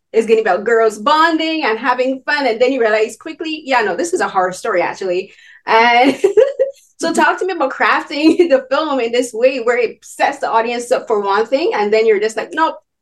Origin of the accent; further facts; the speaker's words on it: Barbados; because I'm from Barbados and I went to an all-girls secondary school